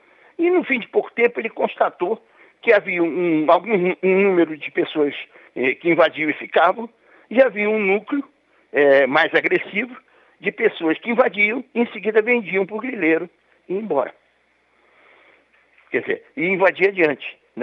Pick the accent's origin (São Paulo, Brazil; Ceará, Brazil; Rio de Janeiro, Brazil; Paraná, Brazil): Rio de Janeiro, Brazil; eu sou do Rio de Janeiro, e na época estava no Rio de Janeiro